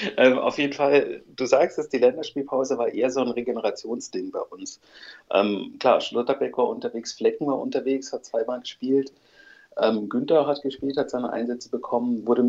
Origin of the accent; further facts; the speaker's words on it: Freiburg, Baden-Württemberg, Germany; Spitzenspiele in der ersten Liga ist man gar nicht gewohnt als Freiburger.